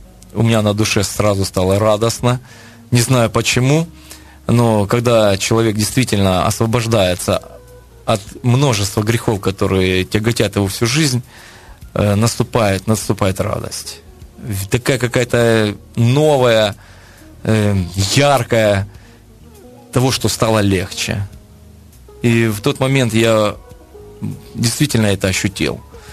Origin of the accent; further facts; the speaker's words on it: Ukraine; это все произошло в России, в Питере, а я же был украинец